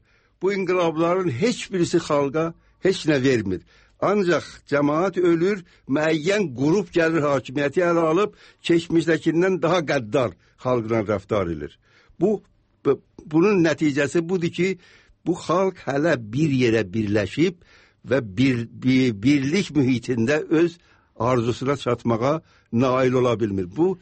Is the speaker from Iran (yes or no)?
yes; Iran; moved away as an adult; mən İrandan danışıram. İranlıyam, İranda doğulmuşam, İranda böyümüşəm. Burtaya gələndə mənim 23 yaşım var idi.